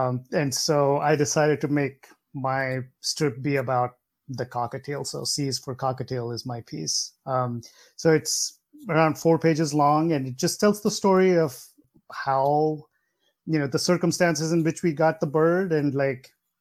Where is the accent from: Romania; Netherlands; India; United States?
India; I grew up in India